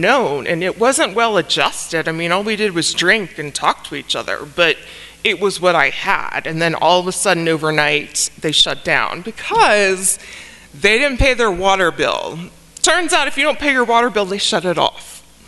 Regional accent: New Orleans, Louisiana, United States; I grew up in New Orleans, and that culture, it is so embedded to drink with everything.

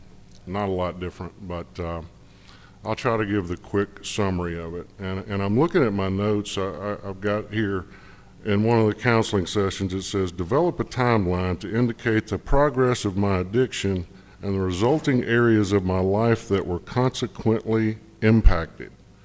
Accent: Nashville, Tennessee, United States; I'm from Nashville, by the way. I live in Nashville.

